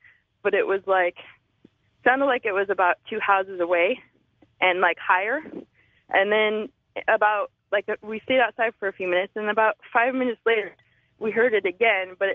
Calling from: Portland, Oregon, United States; I'm calling from Portland, Oregon.

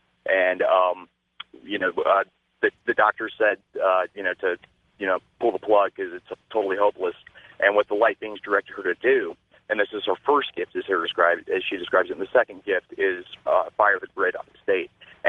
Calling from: Ohio, United States; I'm from Ohio.

